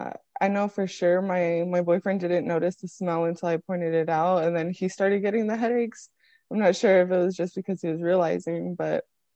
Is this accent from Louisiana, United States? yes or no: no; Sacramento, California, United States; I'm from Sacramento, California. So when I was growing up, I wasn't aware of oil drilling near my area until I moved to UCLA